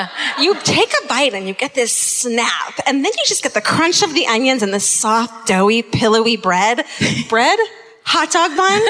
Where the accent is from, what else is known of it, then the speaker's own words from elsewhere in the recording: California, United States; I'm from Southern California.